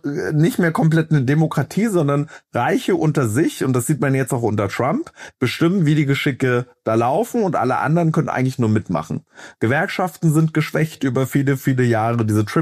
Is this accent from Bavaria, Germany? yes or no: no; Brandenburg, Germany; Also ich bin aus der Arbeiterklasse, ich bin in einem Block in Brandenburg groß geworden